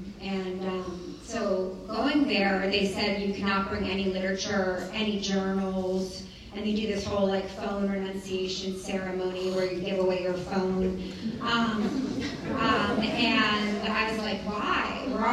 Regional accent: New York City, New York, United States; So, as I said, I grew up in New York City

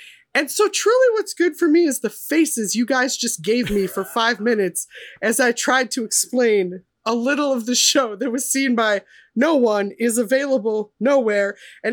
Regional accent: Midwest, United States; for being a Midwesterner who admitted that she didn't own any plaid.

